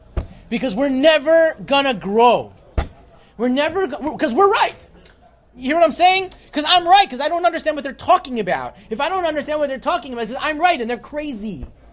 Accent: Detroit, Michigan, United States; I'm not a New Yorker, you may have noticed. Yeah. And they had a certain approach to, shall we say, the non-Jews of the world that I didn't have. You know, growing up in Detroit with the largest Arab population outside of the Middle East

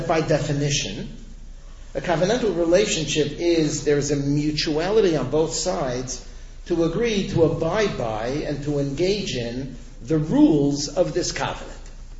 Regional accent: United States; I was born in America. I grew up in America. America's a free country.

